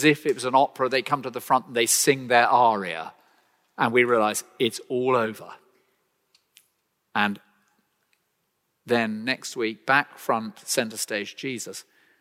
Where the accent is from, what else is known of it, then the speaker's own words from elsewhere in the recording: England, United Kingdom; You know, being English, I know some of you won't believe this